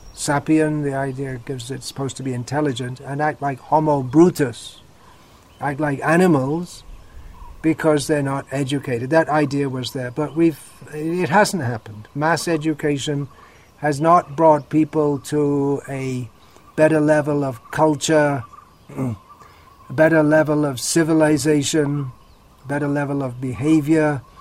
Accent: England, United Kingdom; There was a time when I was growing up in England, 1960s, 1970s.

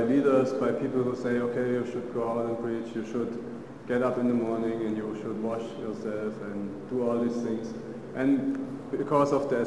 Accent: Germany; English is a second language; I'm from Germany, and in Germany there's this famous letter

